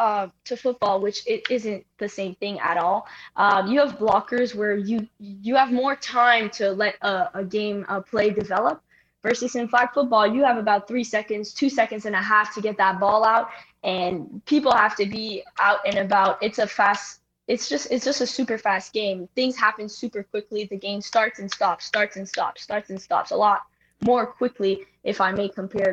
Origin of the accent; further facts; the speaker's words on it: Canada; now in United States; but I'm actually from Canada and I transferred to play in the States